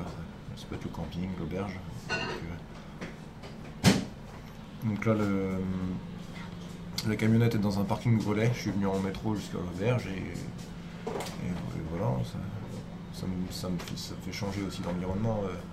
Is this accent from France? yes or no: yes; Auvergne-Rhône-Alpes, France; Je suis originaire de Savoie, donc la Drôme.